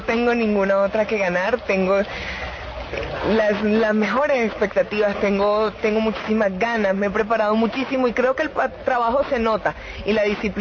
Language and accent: Spanish; Colombia; He conocido todas las caras de mi país y eso me ha brindado un sentido de pertenencia infinito y tengo muchísimas ganas de ir a hablar de lo que somos los colombianos.